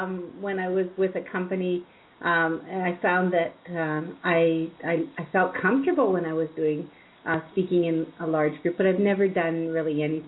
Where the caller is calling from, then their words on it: Ontario, Canada; I'm calling from Canada.